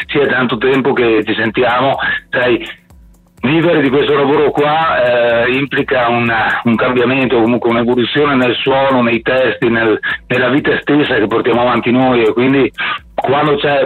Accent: Trentino-Alto Adige, Italy; un attore di teatro che è della mia terra, un trentino come me, di origine

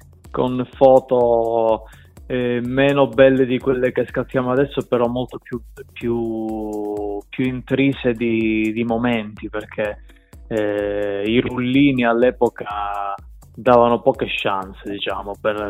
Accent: Calabria, Italy; moved away as an adult; now in Turin, Italy; questo brano è nato durante un Natale trascorso lontano dalla mia terra, che è la Calabria. Ero da poco in Piemonte, dove vivo tuttora, a Torino

